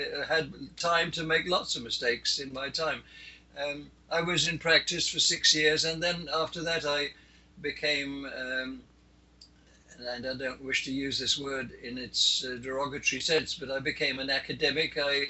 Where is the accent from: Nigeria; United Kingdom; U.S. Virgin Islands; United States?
United Kingdom; born there; moved away as an adult; I was born in 1930. I'm British born. I've been here in this country for the last, since 1977. So if I'm lucky, I may not be, but I will have lived half my time in England and half my time here.